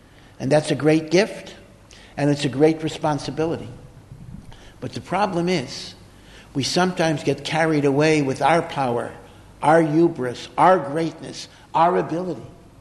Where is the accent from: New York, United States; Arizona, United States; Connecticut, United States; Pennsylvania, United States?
Connecticut, United States; Hartford; When I was growing up in Hartford, Connecticut